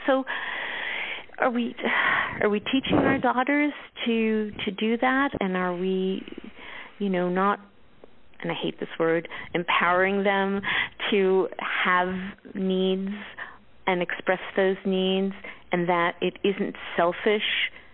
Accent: New York City, New York, United States; I grew up in New York City.

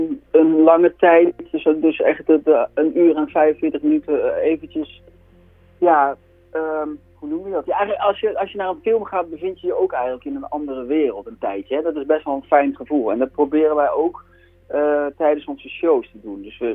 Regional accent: 's-Hertogenbosch, North Brabant, Netherlands; now in Sint-Michielsgestel, Netherlands; Ik kom uit Den Bosch en ik woon nu in Sint-Mierisch-Gestel.

